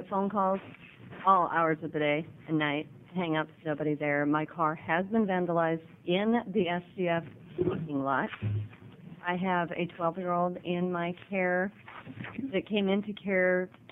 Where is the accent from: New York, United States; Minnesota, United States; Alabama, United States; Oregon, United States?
Oregon, United States; Astoria; from Astoria